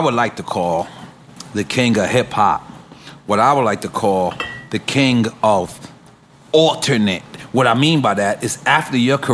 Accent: Queens, New York, United States; I'm from Queens. I feel like I have the authority.

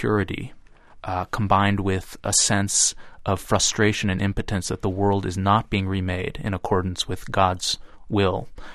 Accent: Buffalo, New York, United States; When I was growing up in Buffalo, the big story was not abortion. It was plant closings and job losses

